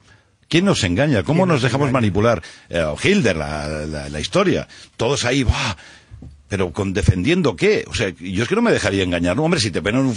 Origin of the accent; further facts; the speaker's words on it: Barcelona, Catalonia, Spain; yo soy de Barcelona